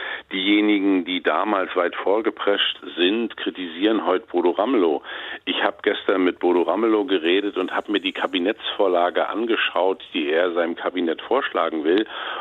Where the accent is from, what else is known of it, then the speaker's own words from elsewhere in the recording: Mecklenburg-Vorpommern, Germany; oder meinem Heimatland Mecklenburg-Vorpommern